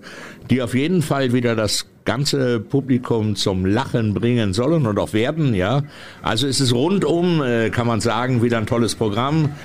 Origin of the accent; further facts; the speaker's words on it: Northern Germany, Germany; Ich habe in Lüneburg gewohnt, ich komme ja aus dem Norden.